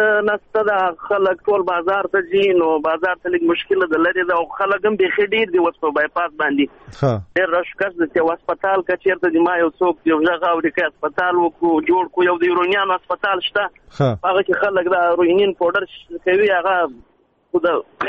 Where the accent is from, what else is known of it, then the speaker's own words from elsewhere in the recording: Quetta, Balochistan, Pakistan; کوټه کې د کوټې یو